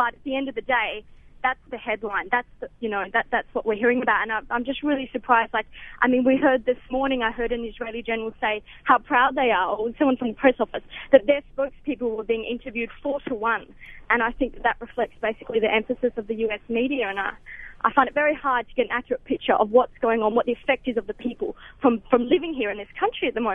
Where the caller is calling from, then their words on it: Australia; Basically, I'm an Australian reporter based here in New York